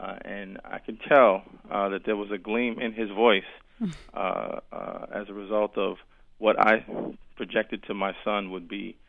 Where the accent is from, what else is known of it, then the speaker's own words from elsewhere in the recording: Brooklyn, New York, United States; Well, I was raised in Brooklyn, New York.